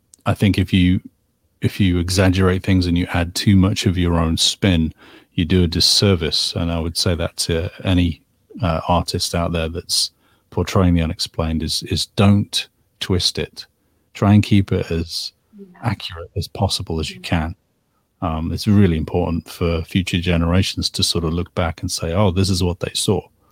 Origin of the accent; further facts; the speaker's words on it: England, United Kingdom; When I grew up in England, I would frequent the museums there